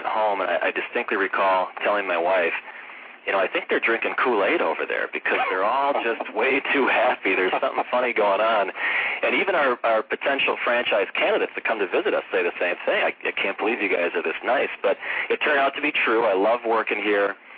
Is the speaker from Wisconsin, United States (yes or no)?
yes; Wisconsin, United States; I'm from Wisconsin, so when Michigan loses a big game like that, then I claim I'm from Wisconsin.